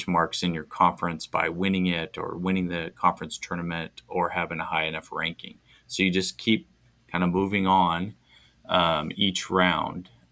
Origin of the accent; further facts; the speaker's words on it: Illinois, United States; also born or lived in Colorado; now in Olathe, United States; We moved to Olathe in 2007. To take the job at MNU. We came from Colorado. Christy and I grew up in Illinois, Christy in Indiana